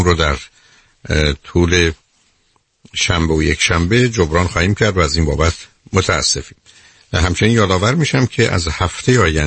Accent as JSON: {"language": "Persian", "country": "Iran", "said": "ما ایرانی هستیم"}